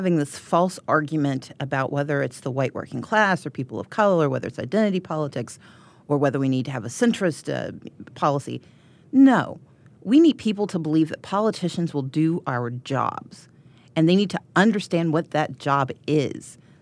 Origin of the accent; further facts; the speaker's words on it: Georgia, United States; And I'm from Georgia.